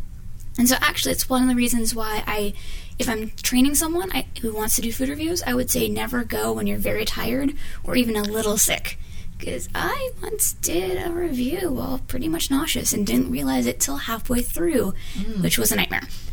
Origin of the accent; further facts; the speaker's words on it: Bellevue, Washington, United States; now in Seattle, United States; I am from Bellevue and then moved to Seattle a few years ago.